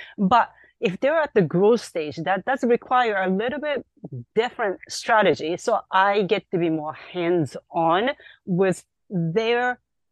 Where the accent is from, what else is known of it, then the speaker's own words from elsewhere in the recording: Yokohama, Kanagawa, Japan; moved away as an adult; now in United States; So I was born and raised in Japan. Yokohama is the city that I grew up, but I always wanted to, you know, try my luck elsewhere. So I came to the US